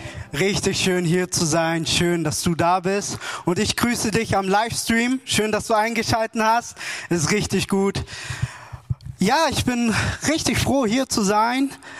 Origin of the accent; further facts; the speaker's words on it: Wangen im Allgäu, Baden-Württemberg, Germany; wie ihr auch mitbekommen habt, komme ich aus Wangen im Allgäu, bin auch ein Schwab.